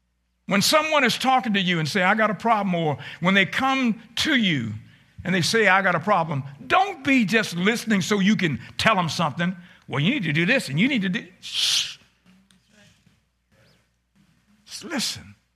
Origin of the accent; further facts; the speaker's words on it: Virginia, United States; born there; Charlotte Courthouse, Virginia. Charlotte Courthouse, right? It's in Charlotte County. I was born in Charlotte County.